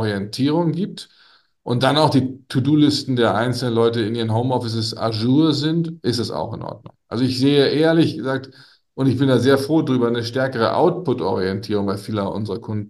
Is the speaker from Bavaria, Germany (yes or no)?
yes; Nuremberg, Bavaria, Germany; Als Nürnberger bin ich nur zugereist.